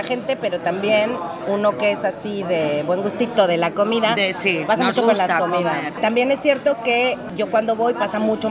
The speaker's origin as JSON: {"language": "Spanish", "region": "Mexico City", "country": "Mexico", "said": "cuando llego a México DF, que es de donde yo soy"}